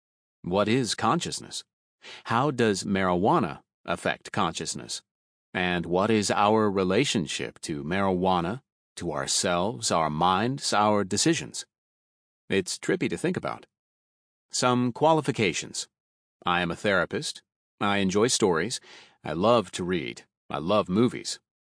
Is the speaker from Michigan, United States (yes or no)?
yes; Michigan, United States; my home state of Michigan.